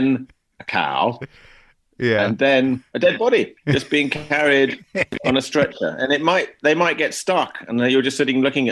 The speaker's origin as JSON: {"language": "English", "region": "London", "country": "United Kingdom", "tie": "born or raised there", "said": "I grew up in West London."}